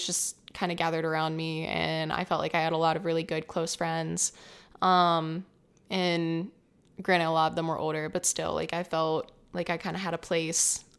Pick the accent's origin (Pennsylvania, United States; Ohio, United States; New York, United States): Pennsylvania, United States; Upper St. Clair; So I grew up in Upper St. Clair, which is definitely an uppity community.